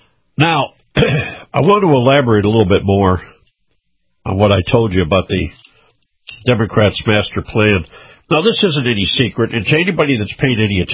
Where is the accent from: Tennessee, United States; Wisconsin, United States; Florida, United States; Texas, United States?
Florida, United States; my home state, Florida, when it comes to the Republican Party, it is a Donald Trump state.